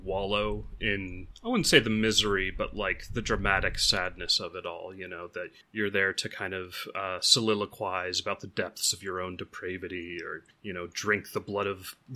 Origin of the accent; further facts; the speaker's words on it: United States; It's this real cognitive dissonance just growing up in America, because in all of our history books is the American Revolution.